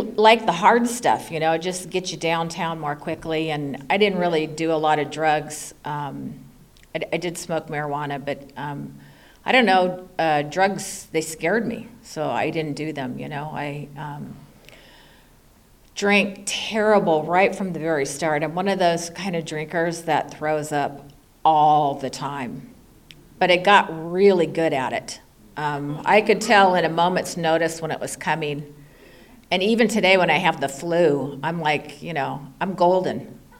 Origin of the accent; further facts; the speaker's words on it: San Bernardino, California, United States; And like I said, we grew up in San Bernardino, and in the 1960s, there weren't, I'm 61, by the way